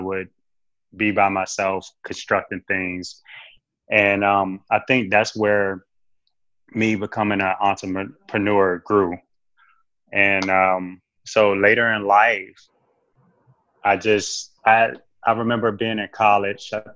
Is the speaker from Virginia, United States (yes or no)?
yes; Hampton, Virginia, United States; I'm from Hampton, Virginia. I grew up in a rough environment, but nurturing environment.